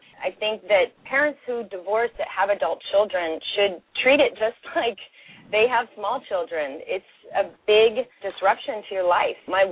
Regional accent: California, United States; I come from Orange County, California. My parents are school teachers

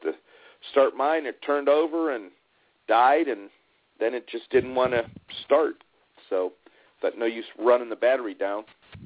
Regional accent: Warren, United States; I'm from Warren.

